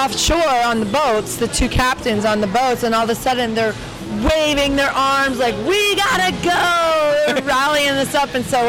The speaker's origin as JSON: {"language": "English", "town": "Orlando", "region": "Florida", "country": "United States", "tie": "born or raised there", "also_born_or_lived": "Pennsylvania", "said": "I was born in Pennsylvania, but I grew up, I moved down when I was about seven and moved to the Orlando area."}